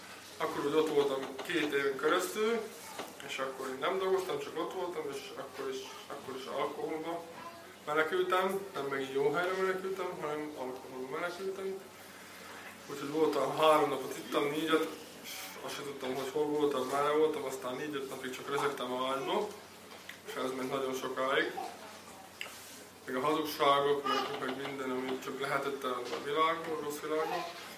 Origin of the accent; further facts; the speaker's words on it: Veľký Meder, Trnava Region, Slovakia; Nagymegyerről vagyok.